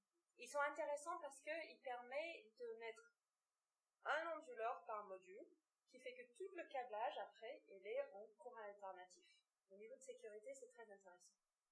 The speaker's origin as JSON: {"language": "French", "country": "Australia", "tie": "born or raised there", "said": "J'ai grandi en Australie."}